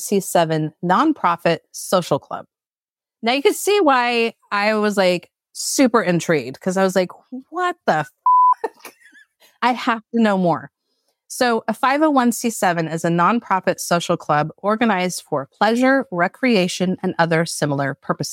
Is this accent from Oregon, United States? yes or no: yes; Portland, Oregon, United States; So I grew up in Portland, Oregon, and my German grandpa had 40 acres off the Oregon coast that we would go to every weekend as a kid